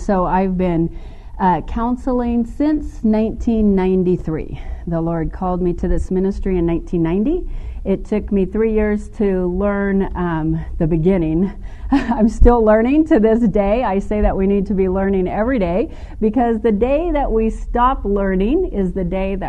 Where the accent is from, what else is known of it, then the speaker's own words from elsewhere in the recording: Seal Beach, California, United States; as I was growing up in Seal Beach, I was riding my bike